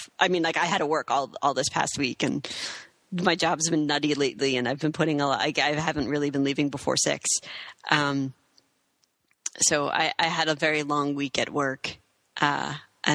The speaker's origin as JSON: {"language": "English", "town": "New York City", "region": "New York", "country": "United States", "said": "I mean, I'm a New Yorker, so I do a lot of walking."}